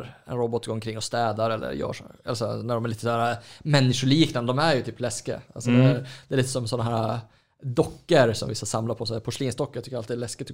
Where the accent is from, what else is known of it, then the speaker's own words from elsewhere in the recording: Norrland, Sweden; accent: Norrland dialect; Men jag kan tänka mig också att min norrländska kanske inte är så förståelig för alla heller.